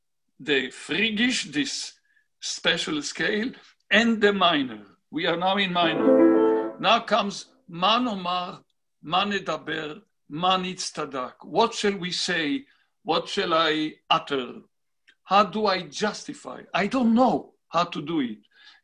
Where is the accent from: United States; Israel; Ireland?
Israel; Tel Aviv, Tel Aviv District; When I was a kid growing up in Tel Aviv with my Rebbe, the great Chazan Shlomo Ravitz, who passed away at the age of 106 in Tel Aviv